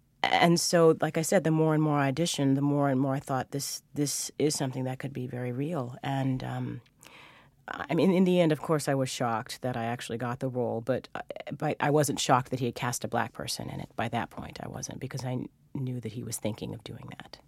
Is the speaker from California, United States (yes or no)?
yes; Fresno, California, United States; I did. I remember when I was in high school hearing about the revival of Dreamgirls